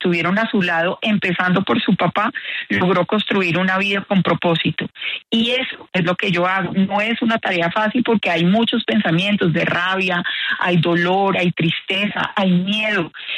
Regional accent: Colombia; nosotros somos 2 colombianos más en cuántos millones de colombianos

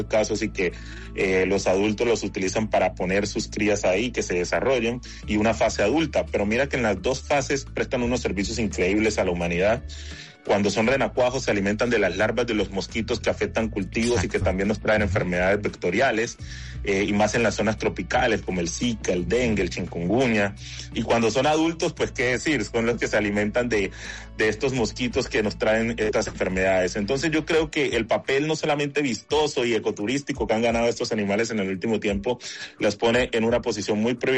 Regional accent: Chocó, Colombia; si a mí me hubieran preguntado en mi niñez en el Chocó que iba a tener esta gran oportunidad científica

